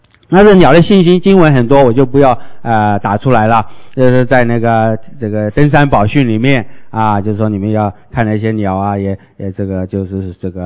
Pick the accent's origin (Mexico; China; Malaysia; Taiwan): China; 有我们中国人骂人说禽兽不如啊。